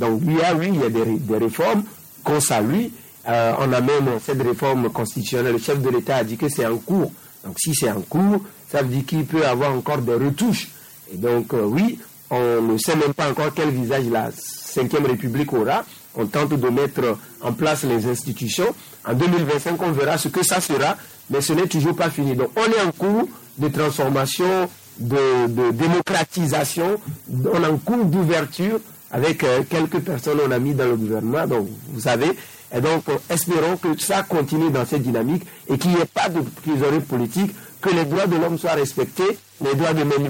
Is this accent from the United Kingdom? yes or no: no; Togo; et nous les reconnaissons en tant que Togolais